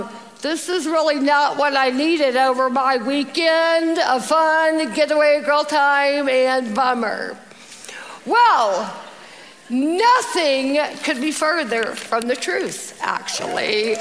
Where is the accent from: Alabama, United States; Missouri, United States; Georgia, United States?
Georgia, United States; Athens; I grew up in Athens, Georgia, married my college sweetheart in November of 2004